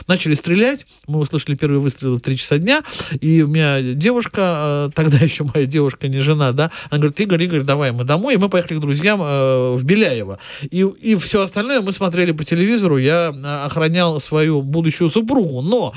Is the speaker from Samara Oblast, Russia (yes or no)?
no; Saint Petersburg, Russia; Знаете, вот мы петербуржцы и не знали, что Белым-то домом это здание называется